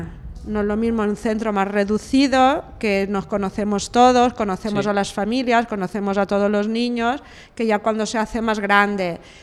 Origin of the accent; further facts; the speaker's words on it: Valencian Community, Spain; accent: Valencian; first language Valencian; Spanish is a second language; Sí, es mi lengua materna.